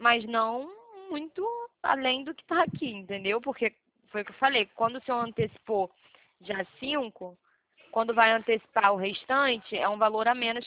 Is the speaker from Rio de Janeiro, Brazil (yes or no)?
yes; Rio de Janeiro, Brazil; Isso, eu sou do Rio.